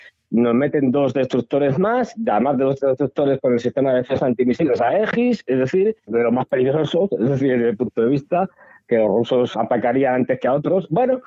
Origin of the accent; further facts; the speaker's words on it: Spain; seguimos siendo esos españoles paletos que están esperando a que lleguen los americanos